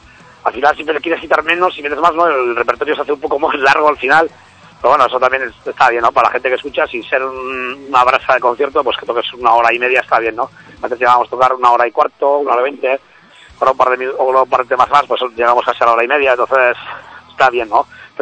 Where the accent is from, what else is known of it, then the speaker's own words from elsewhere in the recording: Basque Country, Spain; somos vascos, entonces creemos que debería de ir una canción mínima de euskera, que es nuestro idioma aquí oficial para nosotros